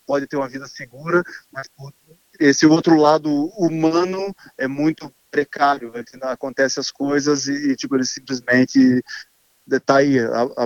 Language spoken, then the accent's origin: Portuguese; Curitiba, Paraná, Brazil; now in Australia; eu sou de Curitiba, no Paraná. E eu tô aqui na Austrália já há mais de 10 anos. Então, né, como a grande maioria dos brasileiros, eu vim, né, como estudante, comecei a minha batalha diária aqui trabalhando, e graças a Deus hoje eu sou australiano, né?